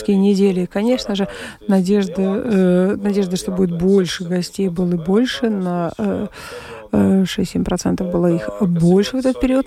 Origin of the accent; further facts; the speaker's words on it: Latvia; может быть, потому что я из Латвии